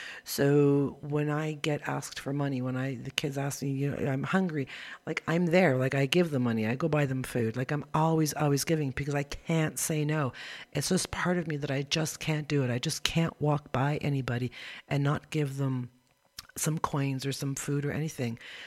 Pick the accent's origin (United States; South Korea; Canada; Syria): Canada; Ontario; now in Guatemala; here in Guatemala. And I'm from Northern Ontario, Canada.